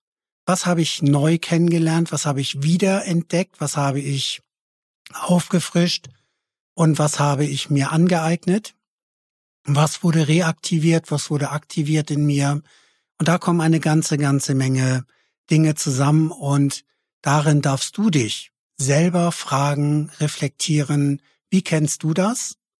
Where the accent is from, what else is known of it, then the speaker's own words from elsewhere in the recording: Kiel, Schleswig-Holstein, Germany; Und ich bin in Kiel geboren, in Kiel aufgewachsen, eine schöne Stadt, direkt an der Ostsee, direkt am Meer.